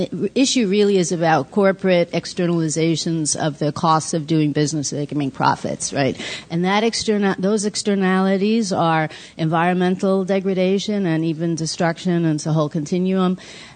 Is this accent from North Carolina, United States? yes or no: no; New York City, New York, United States; I grew up in the Bronx. My dad is from Liberia